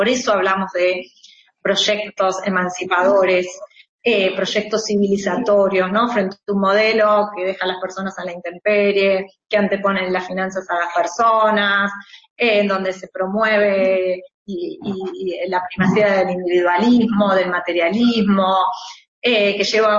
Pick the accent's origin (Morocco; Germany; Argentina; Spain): Argentina; en mi país con Evita, con nuestras piqueteras, como parte de la resistencia popular contra el neoliberalismo de los años 90, con nuestras madres y abuelas de Plaza de Mayo